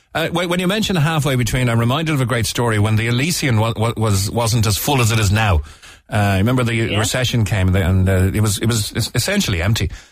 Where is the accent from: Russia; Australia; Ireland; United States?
Ireland; Cobh, County Cork; I often wondered, growing up in Cove, were we all Norries as well?